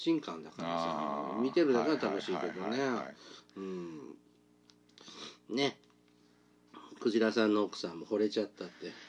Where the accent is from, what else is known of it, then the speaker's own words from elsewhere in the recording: Hokkaido, Japan; now in Miyagi, Japan; 私は最近北海道から宮城に引っ越してきました。